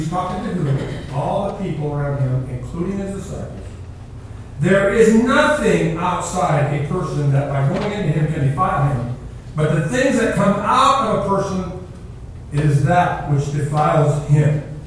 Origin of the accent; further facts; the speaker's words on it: Oregon, United States; Listen, I grew up on the Oregon coast. My dad was a fisherman.